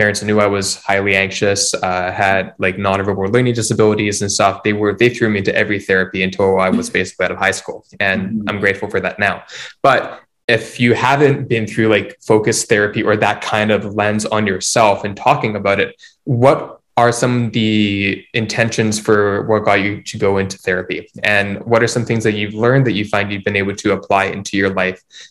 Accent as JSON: {"language": "English", "country": "Canada", "said": "Oh, I know. We're so Canadian. Have a thimble of maple syrup for all the care."}